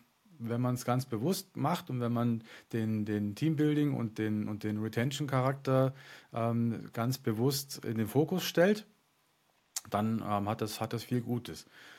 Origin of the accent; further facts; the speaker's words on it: Bavaria, Germany; Jetzt kommen wir ja beide aus München oder zumindest ich aus der Region